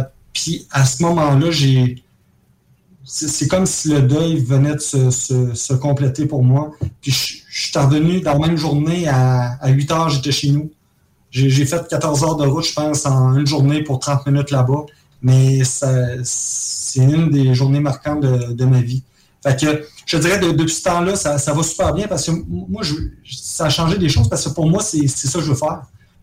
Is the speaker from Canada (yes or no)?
yes; Trois-Rivières, Quebec, Canada; je viens de Trois-Rivières, je suis parti à 6h30 du matin